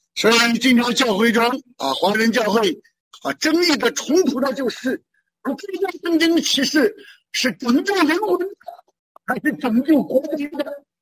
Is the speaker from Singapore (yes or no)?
no; Shandong, China; 我小的时候在山东农村长大